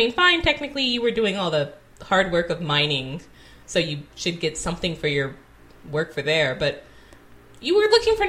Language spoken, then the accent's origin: English; California, United States; I'm from California, I learned the whole California history about Golden State